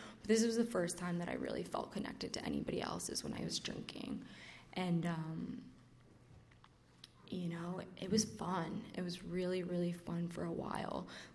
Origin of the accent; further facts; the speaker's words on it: Brooklyn, New York, United States; Like I said, I'm from Brooklyn, born and raised.